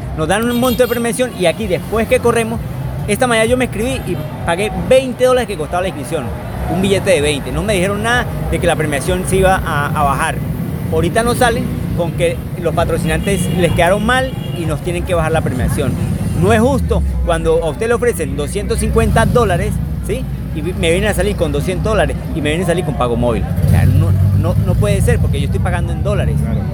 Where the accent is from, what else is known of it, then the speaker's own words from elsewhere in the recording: Táchira, Venezuela; De Táchira.